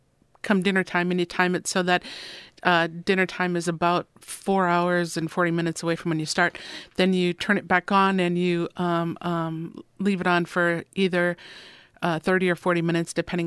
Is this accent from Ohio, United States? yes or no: no; Minnesota, United States; I'm from Minnesota, which was settled by Scandinavians, Swedes, and I'm not Swedish, but just that culture is what I grew up with.